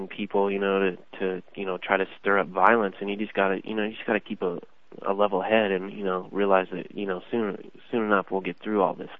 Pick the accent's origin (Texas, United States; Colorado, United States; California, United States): California, United States; There was nothing that he could have been warned that I was from California.